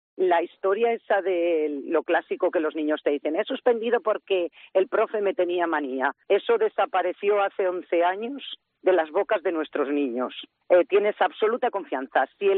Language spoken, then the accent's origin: Spanish; Aragon, Spain; somos de Pitarque, mi marido es de Pitarque de toda la vida, mi familia paterna también, mi familia materna de Tronchón, otro pueblecito próximo, o sea que soy del territorio. Me casé y me vine a Pitarque y aquí estoy desde hace casi 30 años.